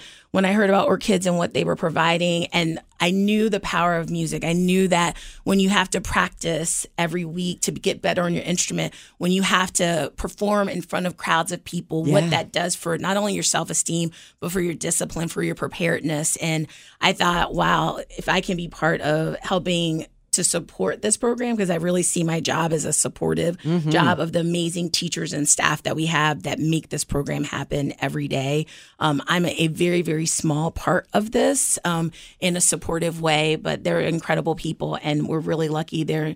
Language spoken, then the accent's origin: English; Baltimore, Maryland, United States; I grew up here in Baltimore.